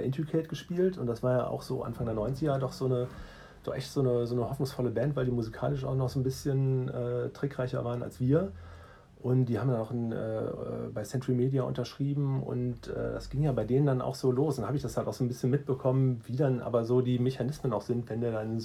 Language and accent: German; Wuppertal, North Rhine-Westphalia, Germany; also ich komme aus Wuppertal